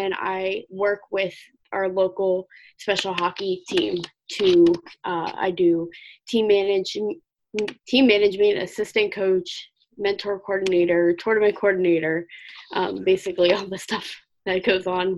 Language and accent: English; Sterling, Virginia, United States; I'm from Sterling, Virginia.